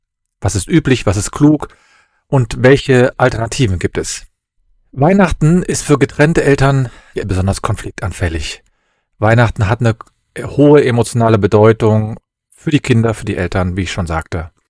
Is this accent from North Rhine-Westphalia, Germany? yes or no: yes; Cologne, North Rhine-Westphalia, Germany; ich bin Rechtsanwalt und ich komme aus Köln